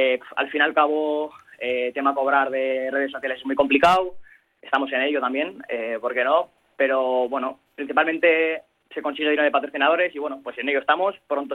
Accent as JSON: {"language": "Spanish", "town": "Erandio", "region": "Basque Country", "country": "Spain", "said": "somos de Erandio y bueno, siempre nos ha dado facilidades el club"}